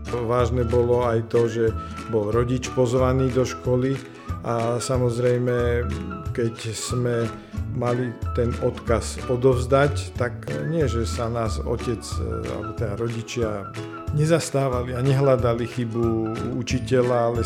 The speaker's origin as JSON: {"language": "Slovak", "town": "Banská Štiavnica", "region": "Banská Bystrica Region", "country": "Slovakia", "tie": "born or raised there", "said": "už patrím medzi seniorov, som Štiavnicku odieta a som sa narodil v Štiavnici 13. marca, bola to nedeľa v hornej nemocnici."}